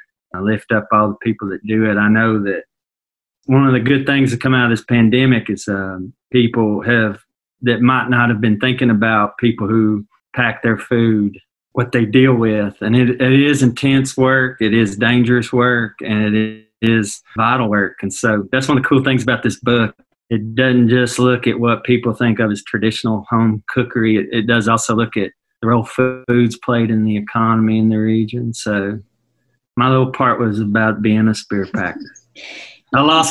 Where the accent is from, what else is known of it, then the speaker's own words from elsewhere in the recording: Kentucky, United States; a woman that whose family grew up in Harlan County where I did